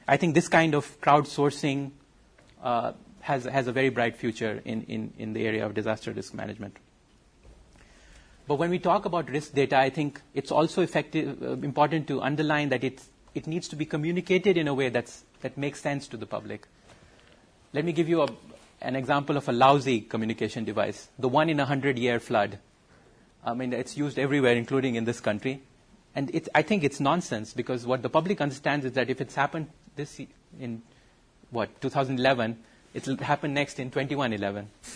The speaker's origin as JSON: {"language": "English", "country": "India", "said": "If you look at Mumbai, I come from India."}